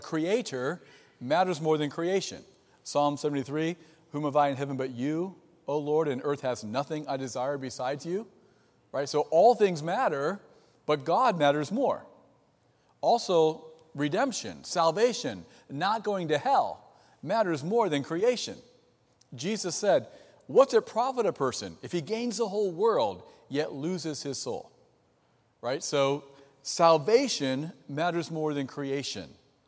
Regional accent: Ohio, United States; I'm from Ohio, I'm a Buckeye, so we win a lot. But I came to Grand Rapids to go to seminary

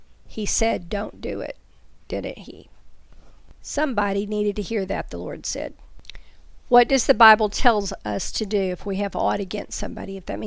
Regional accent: Texas, United States; Just keeping it real here, y'all. I'm a Texan. Y'all know that.

